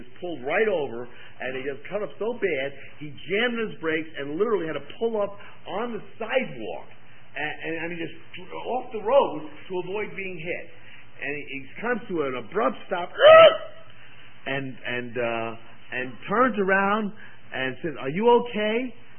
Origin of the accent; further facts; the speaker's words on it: New York City, New York, United States; And I'm the boy from New York City.